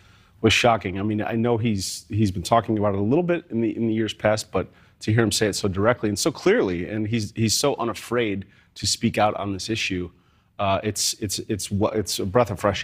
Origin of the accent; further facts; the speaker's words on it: Chicago, Illinois, United States; Growing up in Chicago, you know, he's an icon here.